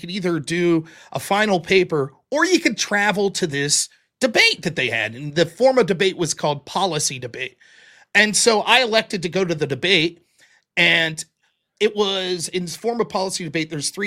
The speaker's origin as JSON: {"language": "English", "town": "Pittsburgh", "region": "Pennsylvania", "country": "United States", "said": "Like I'm from the Pittsburgh area, so we're Steelers fans."}